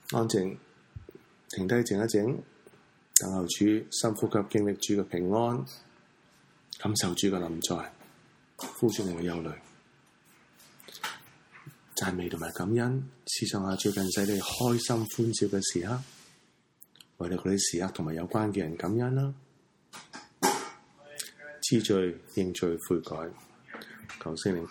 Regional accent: Hong Kong; 我们作为香港人在这个患难中

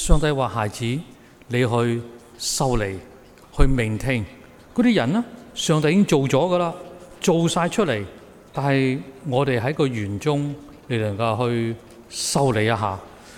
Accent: Guangdong, China; 我哋广东人就叫做大笨象

